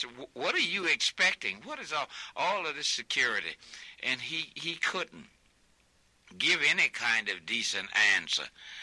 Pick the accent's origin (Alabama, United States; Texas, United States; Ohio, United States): Alabama, United States; Selma; And I am from Selma, Alabama, and I was invited to this glittering affair.